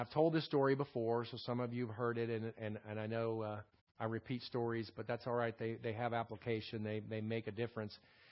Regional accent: Houston, Texas, United States; my goal was I was born and raised in Houston. I wanted to become one of the best bowlers in the city of Houston.

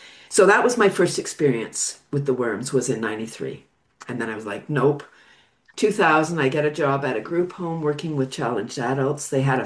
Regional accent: Toronto, Ontario, Canada; Yeah, so I'm located in Ontario, Canada, just north of Toronto, and I'm from Toronto.

